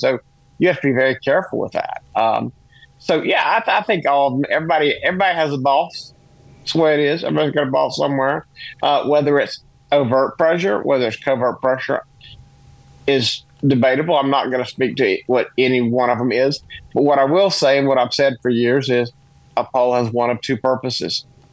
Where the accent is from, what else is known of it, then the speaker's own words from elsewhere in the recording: South Carolina, United States; And, you know, I grew up in South Carolina, so we always watched Jesse Helms.